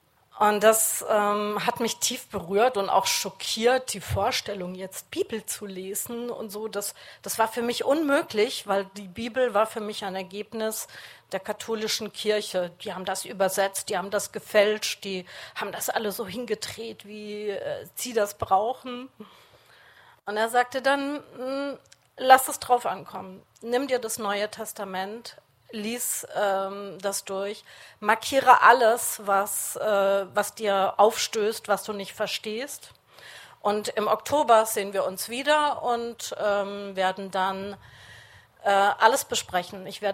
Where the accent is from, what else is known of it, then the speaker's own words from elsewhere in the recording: Southern Germany, Germany; now in Northern Germany; ich bin 2009 hierher gezogen in den Norden. Ich komme aus Süddeutschland, also einer sehr katholisch geprägten Gegend. Und bin eigentlich immer schon mit Jesus.